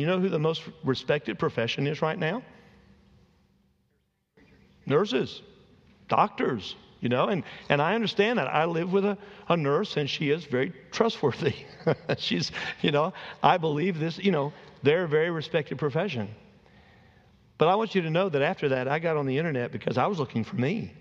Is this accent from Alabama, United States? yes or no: yes; Alabama, United States; I'm from Alabama. I'm a pastor.